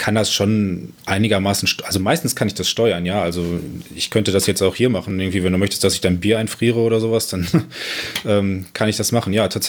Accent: Dresden, Saxony, Germany; moved away; Also ich komme aus Dresden und da bin ich aufgewachsen und ja, etwa seit einem Jahr bin ich jetzt hier in der Stadt

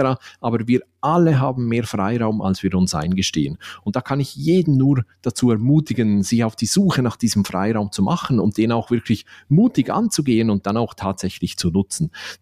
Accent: Switzerland; ich bin ja Schweizer. Ich lebe und arbeite in Basel tatsächlich.

